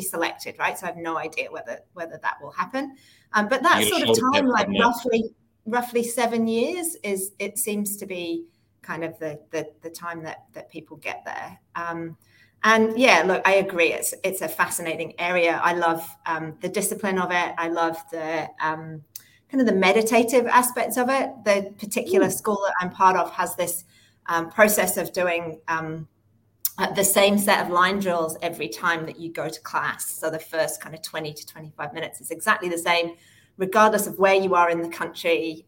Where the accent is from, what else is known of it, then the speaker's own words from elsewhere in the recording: North East England, United Kingdom; moved away as an adult; now in Wellington, New Zealand; I'm originally from the UK. I've lived here for a little bit more than 15 years now, based in Wellington, really feeling at home as a Kiwi now. I'm from a tiny mining village up in the northeast of England